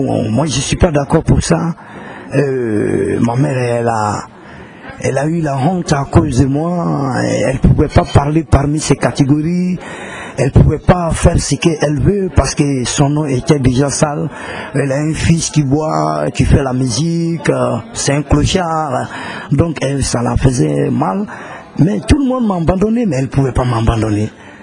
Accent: Bobo-Dioulasso, Hauts-Bassins, Burkina Faso; des vieux musiciens qui ont raté leur vie, chez nous à Bobo.

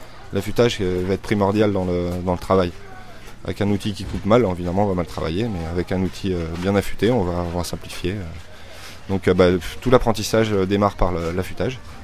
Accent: Pays de la Loire, France; Je suis né à Celleriboul juste à côté.

